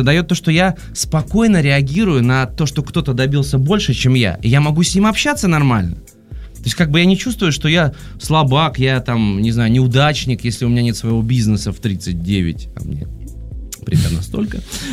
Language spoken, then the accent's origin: Russian; Moscow Oblast, Russia; now in Moscow, Russia; Я вырос в Подмосковье. И переехал в Москву, но всегда мне было хорошо в городе.